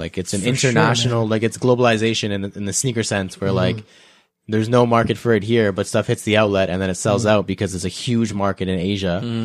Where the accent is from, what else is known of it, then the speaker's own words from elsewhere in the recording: Canada; as a Canadian sneakerhead who's been doing it for 10 years now